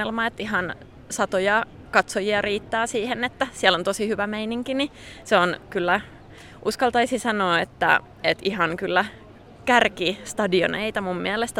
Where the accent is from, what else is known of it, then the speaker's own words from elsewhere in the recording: Salo, Southwest Finland, Finland; Mä oon Salosta kotoisin, niin siellä Salon nurmikentillä.